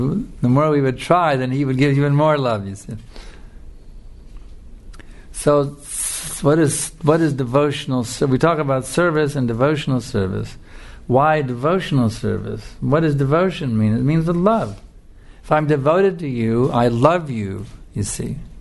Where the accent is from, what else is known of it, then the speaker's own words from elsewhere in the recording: United States; That was the American, growing up in America, that was the mood, you know.